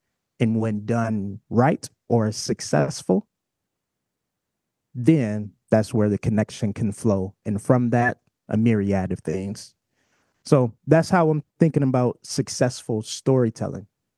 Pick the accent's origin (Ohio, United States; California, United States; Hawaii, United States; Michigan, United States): Michigan, United States; Detroit; moved away as an adult; now in Minnesota, United States; Yeah, so I'm originally from Detroit, moved to Minnesota for college.